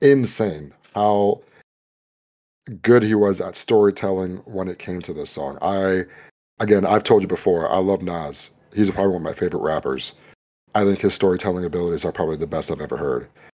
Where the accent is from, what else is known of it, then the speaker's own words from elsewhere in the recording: California, United States; was one of my favorite songs just because I'm from California.